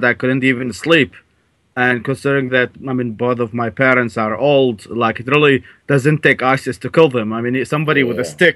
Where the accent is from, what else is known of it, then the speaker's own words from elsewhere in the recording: Baghdad, Baghdad Governorate, Iraq; also born or lived in Babylon; I was born in the city of Babylon, that probably many people are familiar with. But my family moved up to Baghdad since I was a very young age. So I grew up mostly in Baghdad, and then, so I grew up under the sanctions. So I was born in 1991.